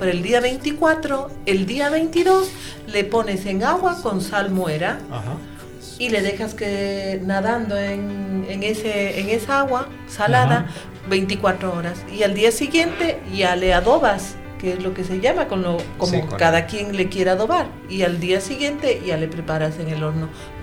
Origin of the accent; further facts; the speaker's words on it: Cuenca, Azuay, Ecuador; yo vengo de Cuenca del Ecuador y allá se prepara pavo